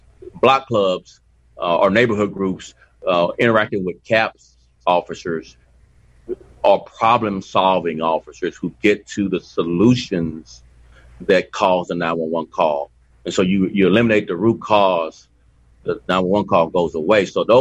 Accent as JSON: {"language": "English", "region": "Texas", "country": "United States", "lives_now": "Chicago, United States", "said": "And yes, I am from Texas where damn near everybody's born with a gun"}